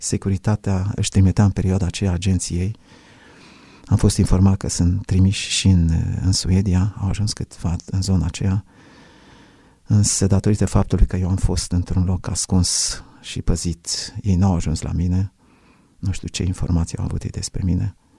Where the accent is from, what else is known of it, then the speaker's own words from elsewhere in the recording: Romania; am fost tratat foarte bine de către cehi când le-am spus că eu sunt român